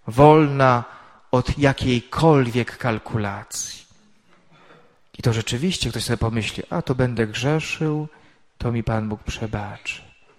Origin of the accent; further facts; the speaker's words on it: Lesser Poland, Poland; now in Radom, Poland; Pochodzę z diecezji tarnowskiej, już zapomniałem po 10 latach pobytu w Radomiu